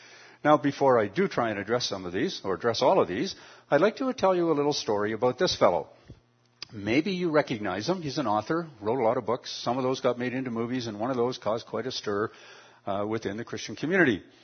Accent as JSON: {"language": "English", "region": "Ontario", "country": "Canada", "also_born_or_lived": "Alberta", "said": "since I'm from Ontario, I used to live in Alberta, though, however, so don't be hard on me. I lived in Alberta from 1993 to 2010 and then moved back there to be close to my grandchildren. I'd say that I live just a little way from Toronto"}